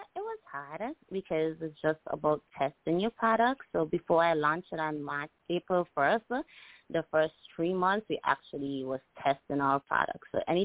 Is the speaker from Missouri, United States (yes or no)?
no; Brooklyn, New York, United States; But, yeah, I'm from Brooklyn, New York.